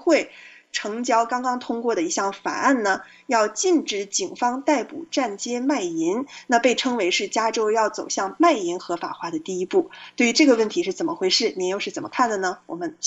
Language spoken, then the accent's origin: Chinese; China; 我们中国人讲就事论事哈